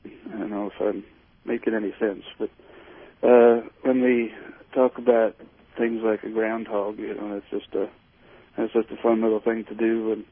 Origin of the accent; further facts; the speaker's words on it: Minnesota, United States; also born or lived in Springfield, Illinois; now in Missouri, United States; I grew up in Minnesota, so.